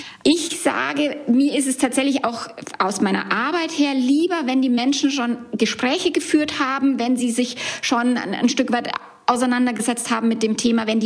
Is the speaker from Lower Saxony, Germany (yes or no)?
no; Bavaria, Germany; bei uns in Bayern sagt man Servus.